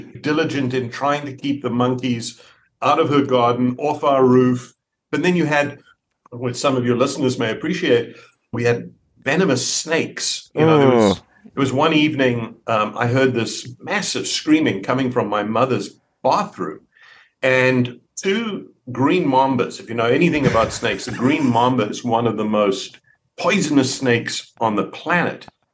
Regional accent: South Africa; One, just a blessed childhood.

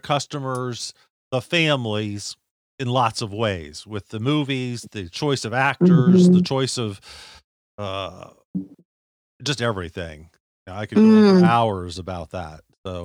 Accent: Orlando, Florida, United States; born there; I was born in Orlando. And so we used to go there every week.

